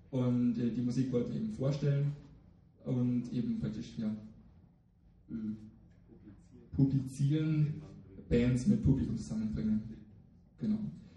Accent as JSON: {"language": "German", "region": "Bavaria", "country": "Germany", "said": "Wir kommen beide aus Bayern"}